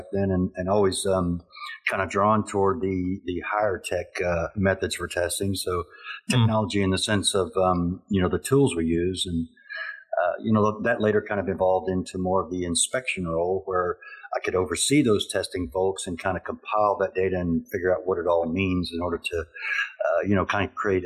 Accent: Texas, United States; I'm from Texas, been here all my life, born and raised.

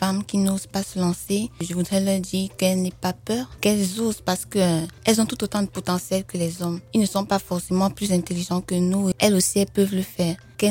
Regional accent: Bafoussam, West, Cameroon; born there; Oui, je suis née au Cameroun, dans la ville de Bafoussam. C'est dans l'ouest du pays.

